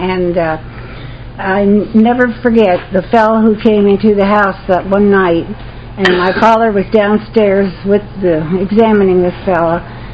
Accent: Newark, New Jersey, United States; moved away as an adult; I grew up in Newark, New Jersey. Anybody from Newark or from New Jersey? Okay, I left there when I was 19 years old, and I go back there once in a blue moon.

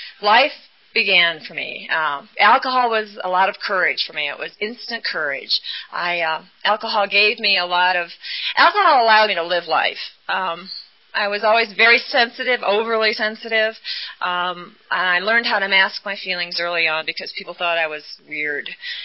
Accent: Iowa, United States; And my parents still live in the same house that I grew up in Iowa, and... I just went home for their 50th anniversary

